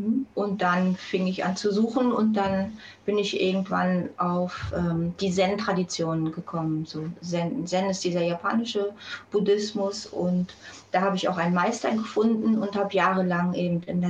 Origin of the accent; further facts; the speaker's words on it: Germany; ich bin ja in der DDR aufgewachsen.